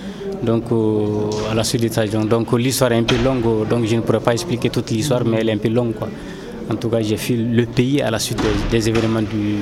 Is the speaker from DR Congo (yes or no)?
no; Mali; French is a second language; moved away as an adult; now in France; Je suis en France je suis une année, parce que je suis venu en France le 7 octobre 2012. Je suis un demandeur d'asile, je suis malien.